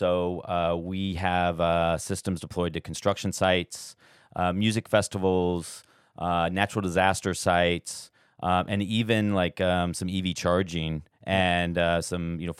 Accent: Idaho, United States; So I am from Idaho, and right after college, I had a good college buddy of mine, both mechanical engineers

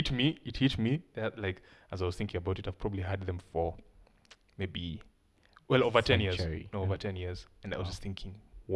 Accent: Kenya; Yes, I am from Kenya.

